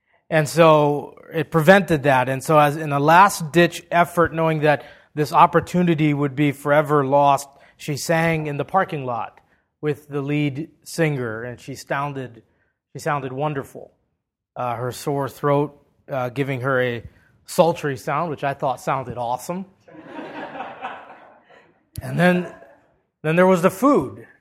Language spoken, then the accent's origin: English; Hawaii, United States; Growing up in Hawaii, it was common to have an outdoor wedding followed by a luau